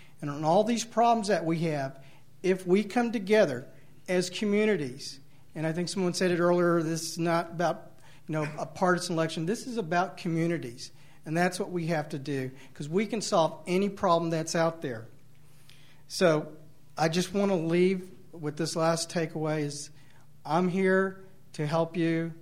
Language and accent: English; Galveston, Texas, United States; Now, I'm a native Texan. I was born in Galveston, but my roots to this city go back almost 150 years.